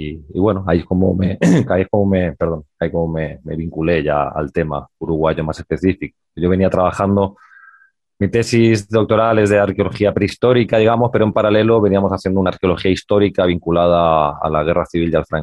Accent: Madrid, Community of Madrid, Spain; also born or lived in Barcelona; los que somos de Madrid, que no somos de Madrid, somos de todos los lados. Porque yo nací en Barcelona, me crié en Madrid, de familia de Toledo y de Asturias.

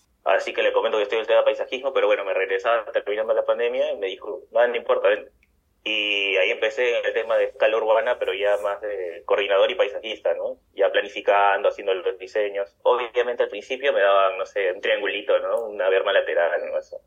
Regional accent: Lima, Peru; moved away as an adult; now in Uruguay; Soy de acá, de Lima, Perú.

